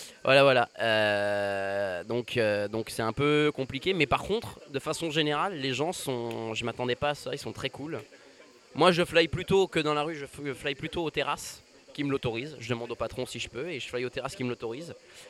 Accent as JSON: {"language": "French", "town": "Alès", "region": "Occitanie", "country": "France", "said": "ça c'était avant quand j'étais à Alès, parce que je suis d'Alès, et donc du coup j'ai fait"}